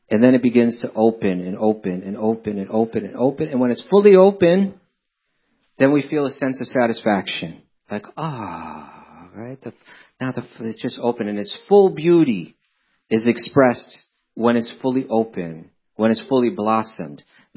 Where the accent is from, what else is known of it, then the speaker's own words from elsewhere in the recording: New York City, New York, United States; You know, I'm from New York, which is something a lot like Mumbai.